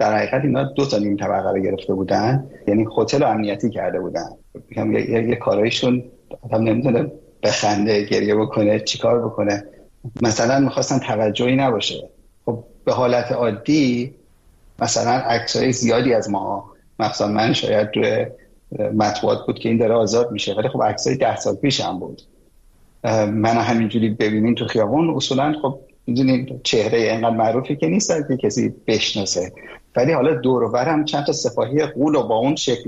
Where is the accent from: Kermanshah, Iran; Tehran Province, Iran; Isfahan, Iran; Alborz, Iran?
Tehran Province, Iran; Tehran; من واقعا تو پارک سایی بزرگ شدم. وجب به وجب این پارک من از بچگی خاطره دارم، وقتی که تو اصلا وجود نداشتی من بیمارستان آپادانا به دنیا اومدم.